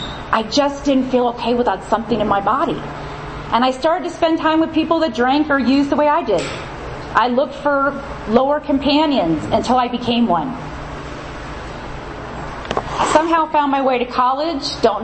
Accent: East Coast, United States; I grew up on the East Coast, grew up in a great family.

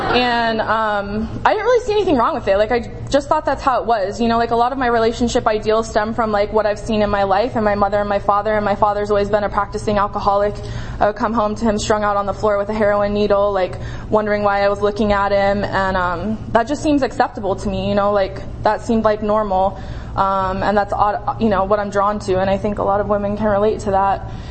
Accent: Las Vegas, Nevada, United States; From Las Vegas, who's hosting Wacky Paw this year.

